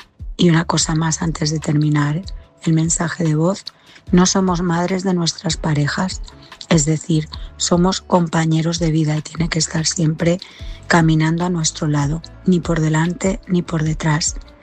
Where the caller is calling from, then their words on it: Madrid, Community of Madrid, Spain; corresponsal de Madrid.